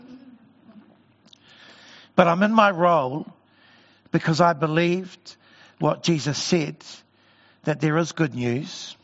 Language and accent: English; Christchurch, Canterbury, New Zealand; born there; And I was born in Christchurch, Papa Nui, in a place that's no longer there called Bethany